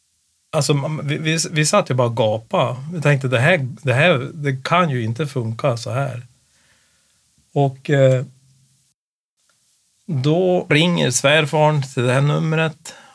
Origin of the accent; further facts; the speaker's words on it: Sweden; Ja, så är svärfar, vi är från Sverige.